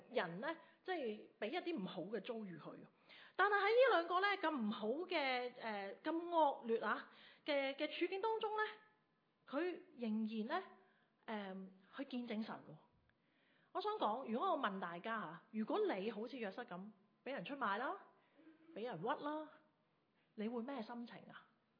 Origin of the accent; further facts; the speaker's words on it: China; 就系话好似我哋中国人讲广东话吓